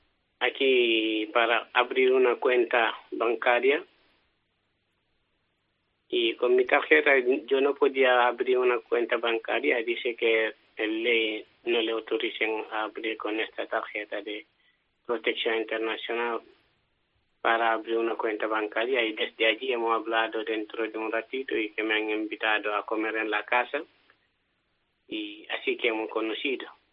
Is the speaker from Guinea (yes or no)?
yes; Guinea; Spanish is a second language; now in Spain; Soy de Guinea Conakry.